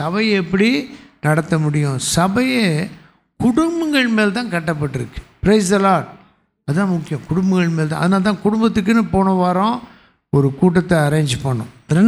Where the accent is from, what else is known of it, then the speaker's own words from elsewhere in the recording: Tamil Nadu, India; தமிழில் பேசுகிறேன், தமிழ் பேசிக்கிறேன், நான் தமிழ்நாடு தான்.